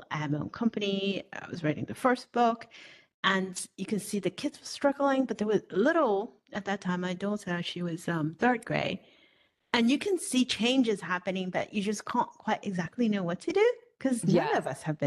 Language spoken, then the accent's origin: English; Hong Kong; Because I grew up in Hong Kong and we were privileged.